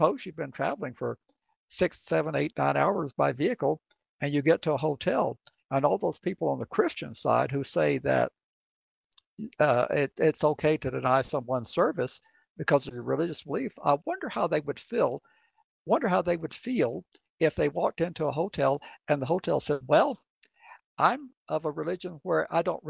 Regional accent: Georgia, United States; I grew up in the South in your state of Georgia

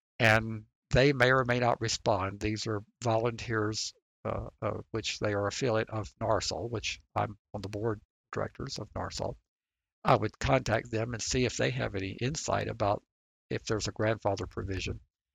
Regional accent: the South, United States; Now, I can tell you as a Southerner, you come in and start talking about Philadelphia.

